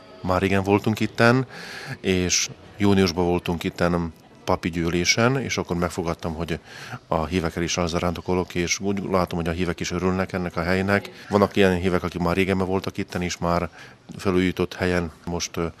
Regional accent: Palócföld, Hungary; Tehát mi igazi palóc emberek vagyunk, és mi ezt nem szégyellük, mi büszkén mondjuk, hogy mi eredeti magyarok vagyunk, palócok.

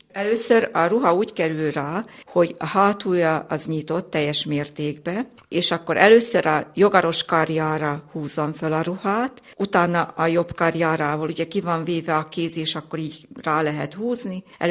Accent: Mihálygerge, Nógrád, Hungary; born there; a szülőfalum Mihály Gergén születtem, nagyon szeretem a szülőfalumat

